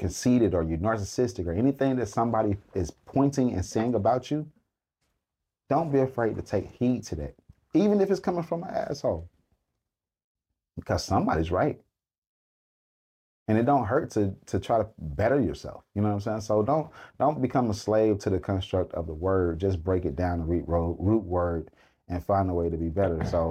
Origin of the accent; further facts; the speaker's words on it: Atlanta, Georgia, United States; I am from the South. I grew up in the city of Atlanta. I'm from the west side of Atlanta.